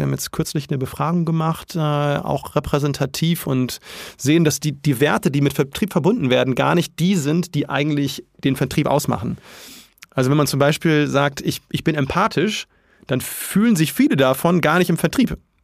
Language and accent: German; Lower Saxony, Germany; Ich komme aus dem Teufelsmoor. Das ist eine flache Ebene nördlich von Bremen in Norddeutschland, so Richtung Küste so ein bisschen. Und tatsächlich bin ich da privat auch wieder hingezogen jetzt.